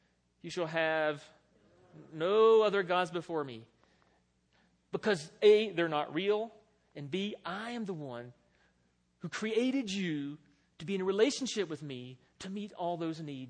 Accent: the South, United States; I'm from the South, and it has been jokingly said, and it's kind of true, that, you know, football's like the religion of the South.

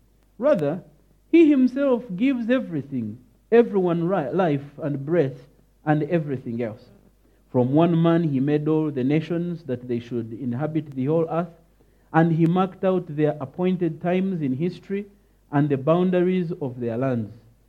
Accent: Uganda; I come from Uganda, and I lead the Africa Center for Apologetics Research within Eastern Africa

